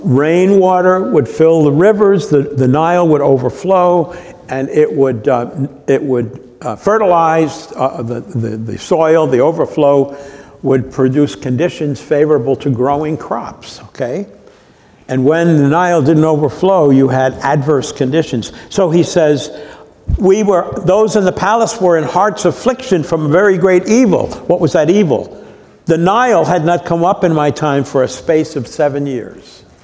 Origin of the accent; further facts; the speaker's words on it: New York, United States; I'm tempted to say he was a distant cousin because this was upstate New York and I grew up on Long Island.